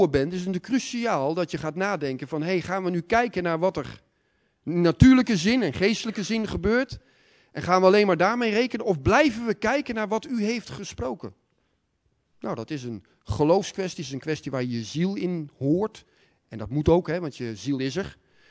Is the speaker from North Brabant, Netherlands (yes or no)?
yes; Breda, North Brabant, Netherlands; now in Dordrecht, Netherlands; Ik niet natuurlijk, want ik kom oorspronkelijk uit Breda.